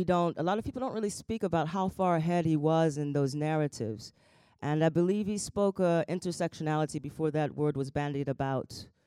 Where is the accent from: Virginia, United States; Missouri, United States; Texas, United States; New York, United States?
Missouri, United States; St. Louis; but I come from St. Louis.